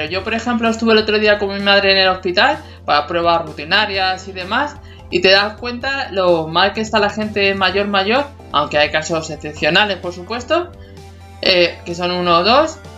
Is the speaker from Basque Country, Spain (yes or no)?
no; Linares, Andalusia, Spain; born there; now in Madrid, Spain; no sé si lo sabéis, pero no soy de Madrid.